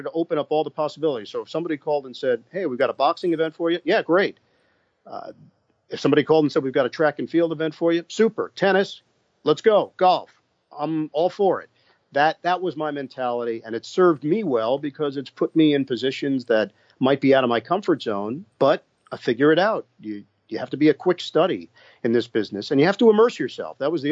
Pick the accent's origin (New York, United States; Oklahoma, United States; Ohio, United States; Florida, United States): New York, United States; I had a chance to go to my hometown in New York